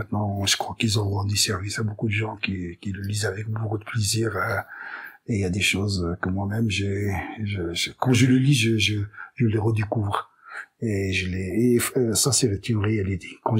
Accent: Casablanca, Casablanca-Settat, Morocco; moi je suis né en 1953, donc je suis né grandi à Casablanca.

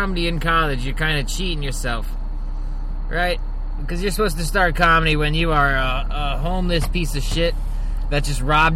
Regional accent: Ossining, New York, United States; I grew up in a little town called Ossining, New York. You know?

